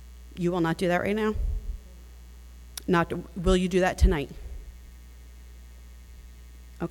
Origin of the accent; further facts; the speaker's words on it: Clinton Township, United States; I'm from Clinton Township.